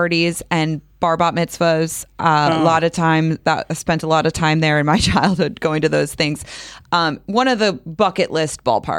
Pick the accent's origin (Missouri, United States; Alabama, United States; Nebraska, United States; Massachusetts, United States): Missouri, United States; St. Louis; I grew up in St. Louis.